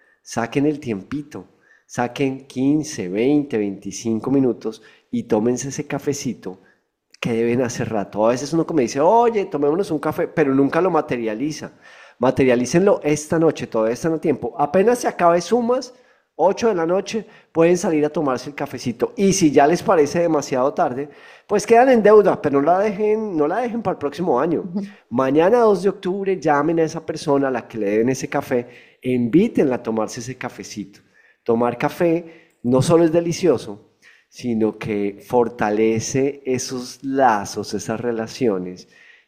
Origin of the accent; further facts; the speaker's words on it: Colombia; yo soy colombiano y nos reconocen en muchos países, ojalá por ser cafetero